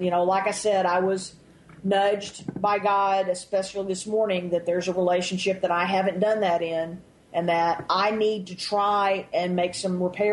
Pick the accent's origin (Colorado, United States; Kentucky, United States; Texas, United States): Texas, United States; you know, I mean, you know, I'm from Texas. I can tell the long stories